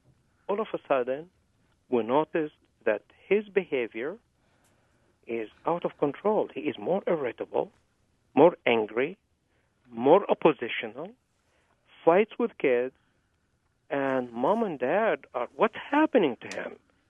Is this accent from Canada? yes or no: no; Egypt; now in United States; I was born and raised in Egypt. I came here, and it was a shocking experience for me to be in Wisconsin for the first couple of winters.